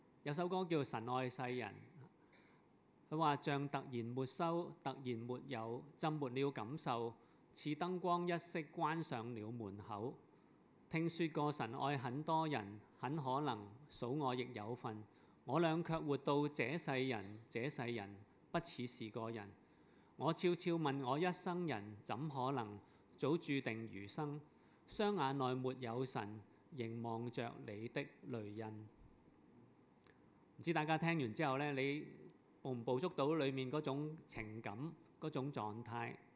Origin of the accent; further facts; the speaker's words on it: Hong Kong; 不過呢，我們作為香港人呢，見到奇怪的事見得多呢